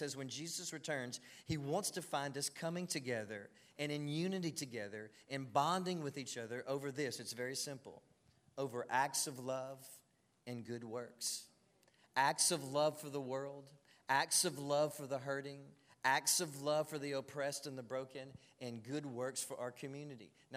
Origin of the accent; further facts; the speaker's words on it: DeQuincy, Louisiana, United States; I grew up in DeQuincy. Anytime you grow up in small town Christianity, you see things like this. Growing up in this small town, we had 11 Baptist churches.